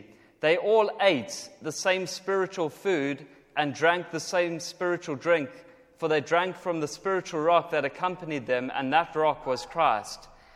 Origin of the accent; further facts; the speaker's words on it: South Africa; now in United Kingdom; Because we are in Britain, but I'm from South Africa